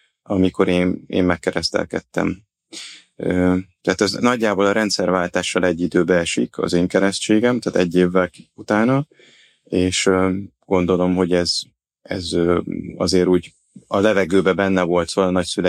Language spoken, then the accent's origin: Hungarian; Komló, Baranya, Hungary; Egy panel lakásban nőttem fel, a városnak egy viszonylag csendes, újépítésű házakat felvonultató részében, ami nagyon közel volt az erdőhöz, tehát ez volt a szép benne, hogy végülis egyszerre belváros, és mégis az erdő szélén, ugye a mecsek közepén található komló.